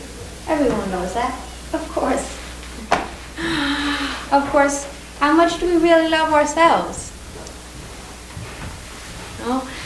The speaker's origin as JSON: {"language": "English", "town": "Lancaster", "region": "Pennsylvania", "country": "United States", "said": "I'm from Lancaster, Pennsylvania. I'm a pastor developer there of a deaf Lutheran church."}